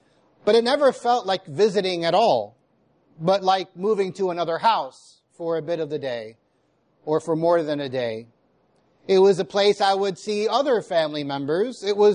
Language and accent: English; Miami, Florida, United States; Growing up in Southwest Dade County in Miami, in a Cuban, largely Cuban family